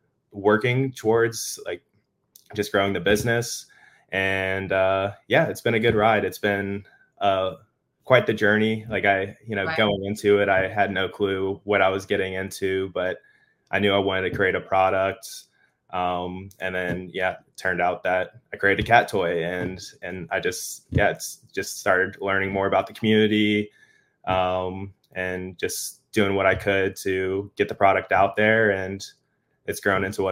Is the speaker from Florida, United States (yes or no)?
yes; Tampa, Florida, United States; now in Atlanta, United States; I'm from Tampa, Florida. I lived there most of my life. Past few years, I've been in Atlanta, and I'm currently working to move out west.